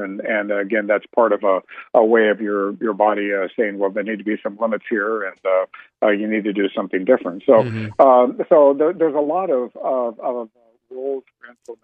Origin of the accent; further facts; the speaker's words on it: California, United States; also born or lived in Rochester, Minnesota; I grew up in Southern California and lived in Rochester, Minnesota for 3 years.